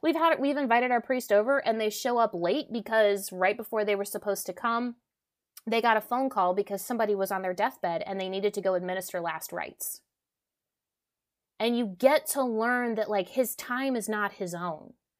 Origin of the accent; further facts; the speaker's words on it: Louisiana, United States; Like I'm Cajun French, he's French.